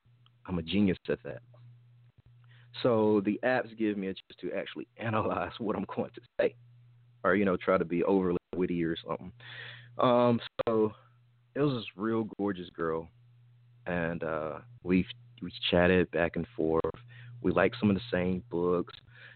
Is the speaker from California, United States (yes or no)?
no; Mississippi, United States; I'm from the South, Mississippi, as a matter of fact, the belly of the South.